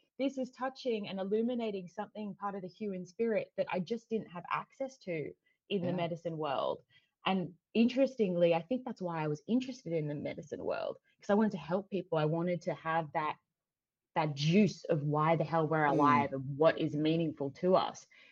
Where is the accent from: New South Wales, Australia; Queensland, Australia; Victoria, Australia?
New South Wales, Australia; Sydney; I grew up in Sydney.